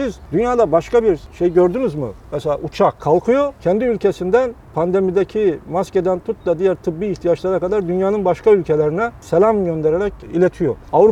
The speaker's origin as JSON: {"language": "Turkish", "region": "Mediterranean Region", "country": "Turkey", "said": "Ben tipik bir Akdenizliyim. Yani bir Akdenizli'nin hangi özellikleri varsa o bende var."}